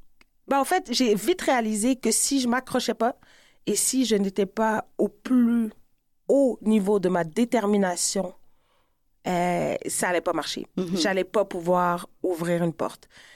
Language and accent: French; Quebec, Canada; accent: Québécois; moi, je pense que j'ai un accent très keb, mais tout le monde me dit, ben, ça, mais t'as quand même un français international.